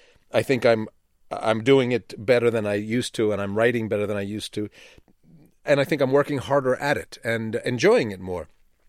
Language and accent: English; New York, United States; Growing up in New York, I was very aware, as a 14-year-old, 15-year-old, I remember Neil Simon was just a huge cultural presence.